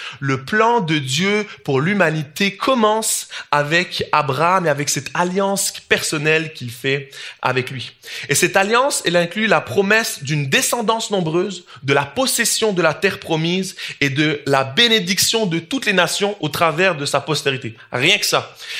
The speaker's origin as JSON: {"language": "French", "country": "Switzerland", "lives_now": "Canada", "said": "moi je viens de la Suisse"}